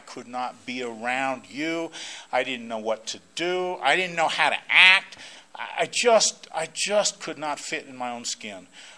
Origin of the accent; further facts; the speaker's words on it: Rocky Mountains, United States; now in Miami, United States; You've brought me home. I grew up in the Rocky Mountains, and it's just been phenomenal.